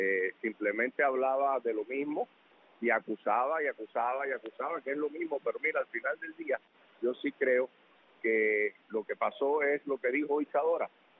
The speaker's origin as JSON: {"language": "Spanish", "country": "Cuba", "said": "nosotros que somos cubanos americanos o cubanos en Puerto Rico"}